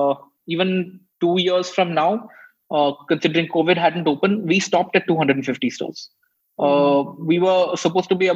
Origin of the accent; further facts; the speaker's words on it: India; We love the fact that we're Indian. We're proud to be that.